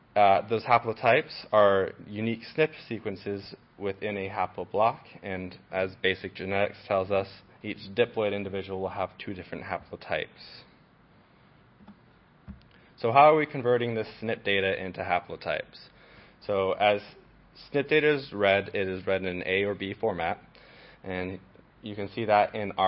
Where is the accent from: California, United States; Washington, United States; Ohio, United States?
Washington, United States; Hi, as he said … I am from Washington State.